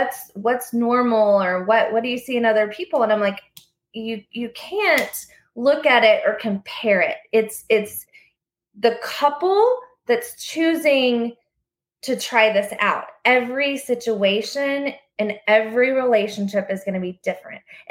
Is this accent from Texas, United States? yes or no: yes; Lubbock, Texas, United States; now in Austin, United States; So I grew up in West Texas in Lubbock, and then I moved to Austin, where it's like complete night and day.